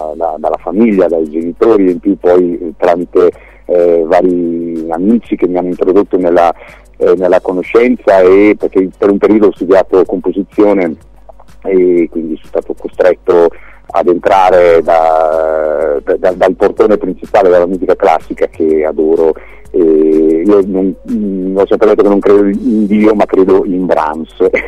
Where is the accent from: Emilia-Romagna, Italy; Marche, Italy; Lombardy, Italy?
Lombardy, Italy; io vengo dalla provincia di Mantova